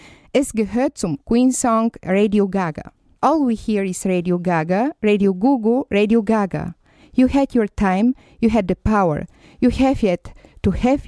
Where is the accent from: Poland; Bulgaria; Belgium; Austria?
Bulgaria; German is a second language; Was könnte man über meine Heimat Bulgarien sagen? Es ist ein Land mit alter Kultur und wunderschönen Naturlandschaften, hohe Berge, Täler und eine etwa 400 Kilometer lange Meeresküste.